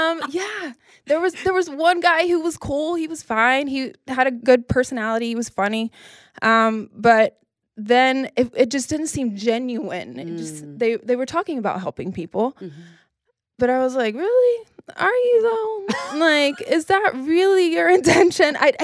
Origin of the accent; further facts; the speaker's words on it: Tennessee, United States; moved away as an adult; also born or lived in New York City / Los Angeles; I'm originally from Tennessee. I moved to New York City the moment I turned 18 that I was allowed to.